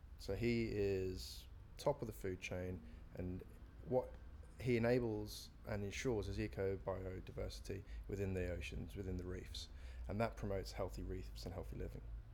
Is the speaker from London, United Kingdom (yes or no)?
yes; London, United Kingdom; I'm 35 years old and I'm from South London.